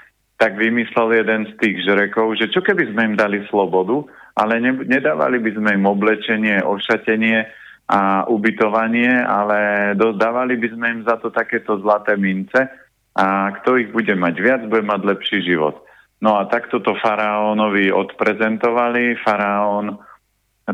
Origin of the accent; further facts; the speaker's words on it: Žilina Region, Slovakia; To je také oravské počasie, lebo ja som z Oravy